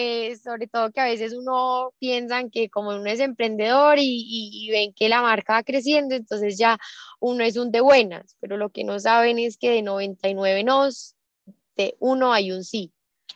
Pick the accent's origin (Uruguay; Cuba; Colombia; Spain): Colombia; Manizales, Caldas; Yo soy de Manizales